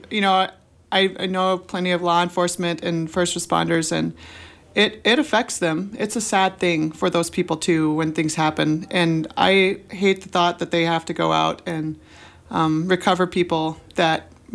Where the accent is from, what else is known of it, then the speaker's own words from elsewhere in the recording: California, United States; I come from California. Our public radio stations are very different than you guys.